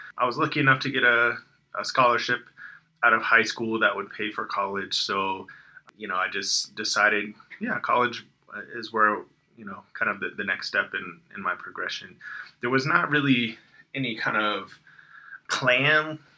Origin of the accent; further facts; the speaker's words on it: Florida, United States; I grew up in Florida, so we had three hurricanes in a row this year